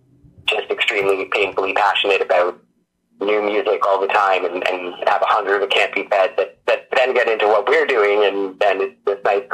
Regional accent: Scarborough, Ontario, Canada; I grew up in Scarborough, which is technically part of Toronto, although, I mean, a lot of people might argue otherwise. So most of my life I spent in the strip malls in the suburbs.

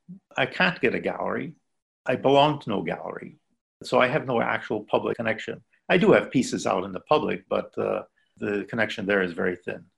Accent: Lackawanna, New York, United States; as a kid, I grew up in Lackawanna

